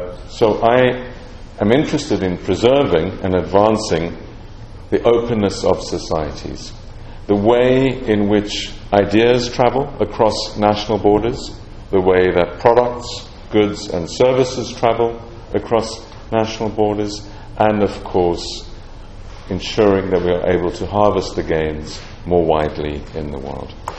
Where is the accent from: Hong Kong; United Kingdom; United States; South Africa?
South Africa; moved away as an adult; I'm a South African, I'd left South Africa in 1979 to come to the UK in exile after fighting apartheid.